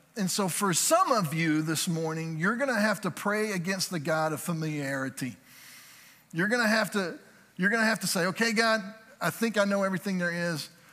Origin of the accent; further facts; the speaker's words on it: Birmingham, Alabama, United States; born there; No, I was born in Birmingham, Alabama. And this is what I remember of my childhood. I remember Alabama football.